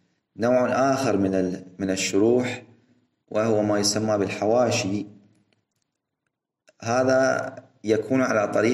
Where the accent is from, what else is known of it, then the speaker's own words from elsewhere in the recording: Iraq; نحن عندنا في العراق أيضا نستعمل هذا اللفظ،